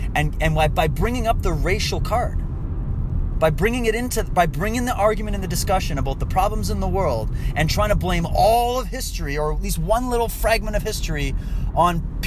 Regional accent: Toronto, Ontario, Canada; I come from a city called Toronto

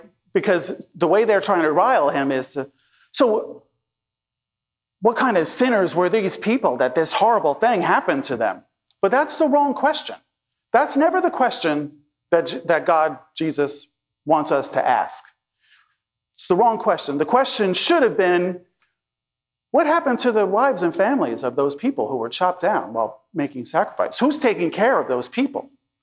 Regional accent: New York, United States; I grew up in New York, so it gets cold in the winter.

